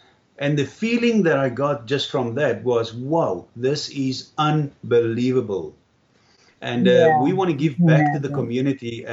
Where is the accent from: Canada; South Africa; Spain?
South Africa; I grew up in South Africa in an orphanage.